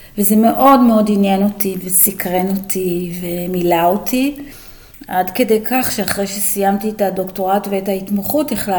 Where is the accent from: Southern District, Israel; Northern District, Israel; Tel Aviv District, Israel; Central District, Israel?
Southern District, Israel; Ashkelon; also born or lived in Switzerland; אני בת של מהגרים משוויץ, שעלו לישראל איתי כשהייתי קטנה, והמעבר הזה משוויץ לישראל, לאשקלון, זה מין מעבר כזה מורכב מאוד. גדלתי שם